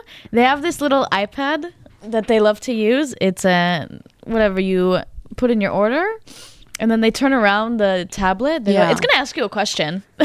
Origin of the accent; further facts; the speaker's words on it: California, United States; Trust me, I'm from California. I know.